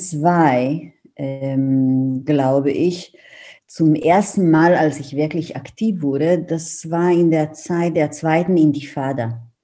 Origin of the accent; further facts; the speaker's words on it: Beersheba, Southern District, Israel; Ich komme ursprünglich aus Beersheba im Süden von Israel.